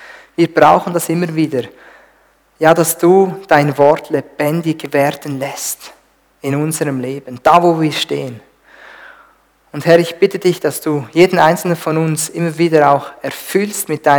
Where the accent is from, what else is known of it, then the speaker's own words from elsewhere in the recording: Switzerland; Ja, als Schweizer sowieso nicht.